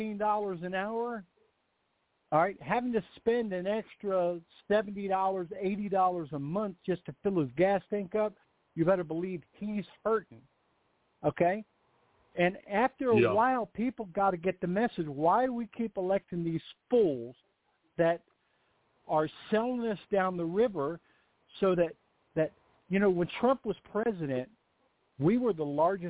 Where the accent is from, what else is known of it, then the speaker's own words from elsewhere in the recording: Virginia, United States; Growing up in Northern Virginia, there were only four times that my entire family got together every year.